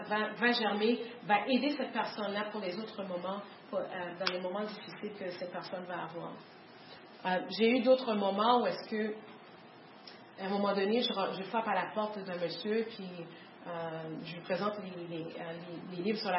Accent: Quebec, Canada

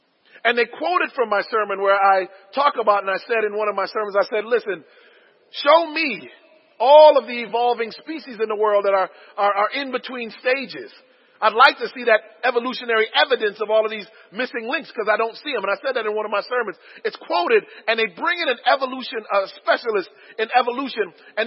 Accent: Connecticut, United States; born there; I was born in the Constitution state of Connecticut.

